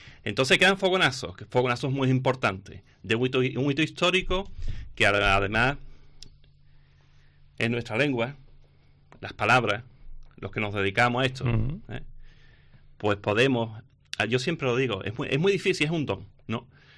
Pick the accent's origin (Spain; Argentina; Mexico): Spain; Andalusia; somos los andaluces